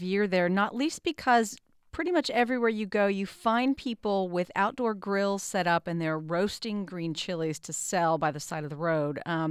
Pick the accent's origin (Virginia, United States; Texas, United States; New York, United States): Texas, United States; El Paso; So you spent a fair amount of time in and around my hometown, which is El Paso, researching these recipes.